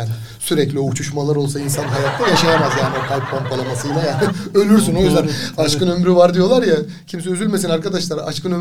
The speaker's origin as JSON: {"language": "Turkish", "town": "Şarköy", "region": "Tekirdağ", "country": "Turkey", "tie": "born or raised there", "said": "Ben aslen Şarköylüyüm. Bir sahil kasabası çocuğuyum. Orayı da çok severim hala."}